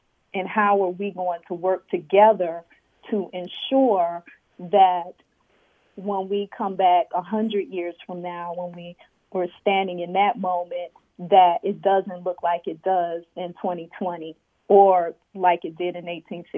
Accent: New Orleans, Louisiana, United States; When I was growing up in the New Orleans area, we did not have much by way of celebrations of Juneteenth.

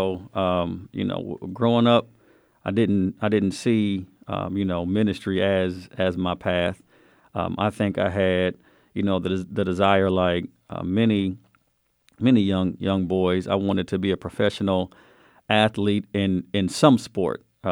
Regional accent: Topeka, Kansas, United States; I am originally from Kansas. I was born in Topeka, Kansas

